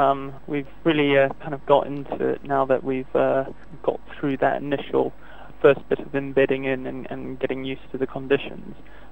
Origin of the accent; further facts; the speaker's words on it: South Africa; I grew up in South Africa